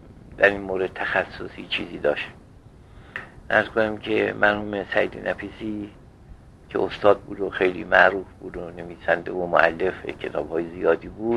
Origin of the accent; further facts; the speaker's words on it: Qom, Iran; born there; و در 1308 در قم متولد شدم. 1308 شمسی. تحصیلاتم طبعا تحصیلات قدیم قمه